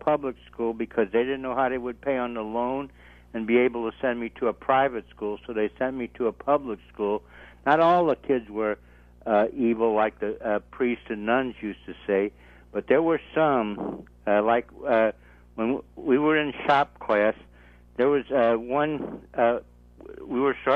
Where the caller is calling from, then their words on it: St. Louis, Missouri, United States; I'm calling from St. Louis, Missouri.